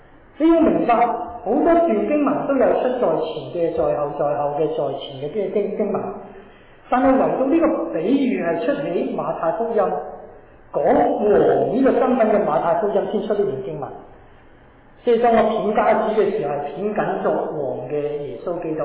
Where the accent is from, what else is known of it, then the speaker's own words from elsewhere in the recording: Hong Kong; 我哋香港人有句说话，人搵工，工搵人